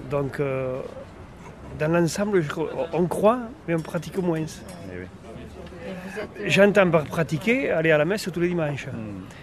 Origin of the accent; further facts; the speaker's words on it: Occitanie, France; now in Saint-Orens, France; Mais j'habite Saint-Orens depuis 7 ans. D'accord. Mais je suis originaire de l'Aveyron.